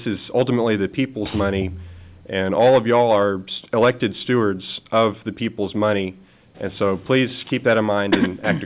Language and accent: English; Willis, Texas, United States; I'm from Willis, Texas, Precinct 1.